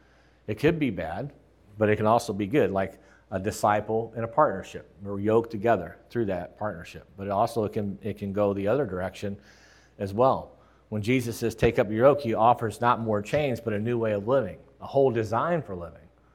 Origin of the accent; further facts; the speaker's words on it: the Ozarks, United States; Well, I grew up in the Ozark Mountains. It's not a slam on the Ozark Mountains. I'm just saying, I did.